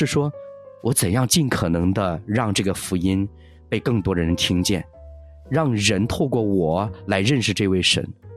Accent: China; 我们作为中国人哈、我们今天读到圣经大多数我们就讲读和合本吧

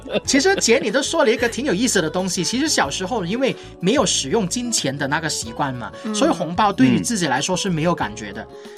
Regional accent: Hong Kong; 城市的小孩包括我自己呢是最不能够享受过年的，因为特别在香港里面呢、通常都是过年以后就是考试的季节

